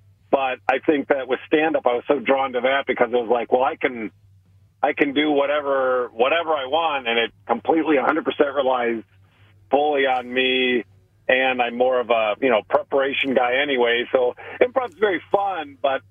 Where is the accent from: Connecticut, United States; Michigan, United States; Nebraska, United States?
Nebraska, United States; I think you might be looking at the feature because I am from Nebraska.